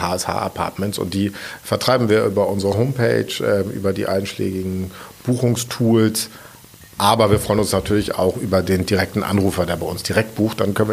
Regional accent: Wesselburen, Schleswig-Holstein, Germany; also born or lived in Heide; Nordfriese. Das ist ja immer vielen wichtig. Mir ehrlich gesagt nicht, aber ich sage es trotzdem immer, geboren in Heide, aufgewachsen in der Hebbelstadt Wesselburen und Abitur gemacht in dem wunderschönen Kurort Büsum

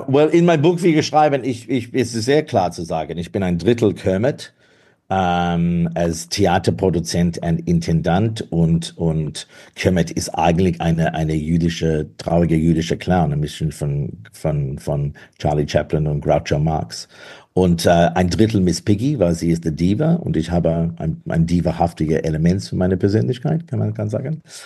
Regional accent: Australia; German is a second language; now in Berlin, Germany; meine Seele ist immer eine australische jüdische Mann und mein Heimat jetzt ist Berlin

